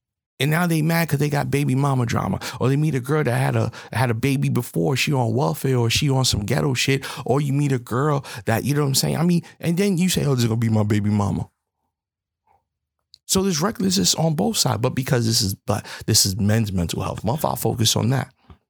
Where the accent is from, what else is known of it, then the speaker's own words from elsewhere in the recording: New York, United States; But see, isn't it part of growing up in New York?